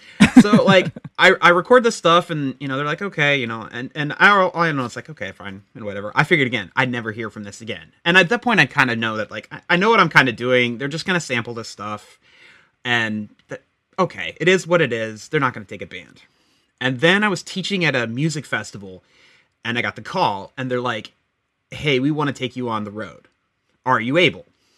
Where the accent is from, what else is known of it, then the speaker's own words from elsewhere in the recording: St. Louis, Missouri, United States; I'm a St. Louis Cardinals fan. Like, that's, I grew up in St. Louis.